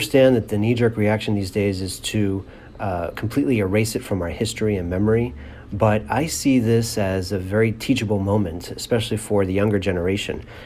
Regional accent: Miami, Florida, United States; I grew up in the Miami area.

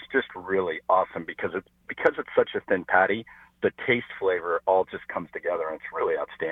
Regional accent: Chicago, Illinois, United States; Well, I'm originally from Chicago, so it's a big piece in Chicago to have that.

